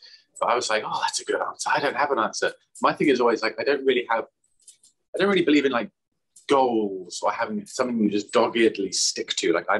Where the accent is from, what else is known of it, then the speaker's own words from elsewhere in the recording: United Kingdom; It's slightly confusing as a Brit.